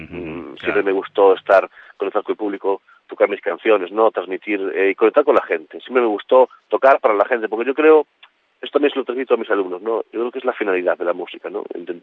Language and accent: Spanish; Galicia, Spain; Mi casa está aquí, sí, yo sí, siento gallego, me siento gallego por encima de todo.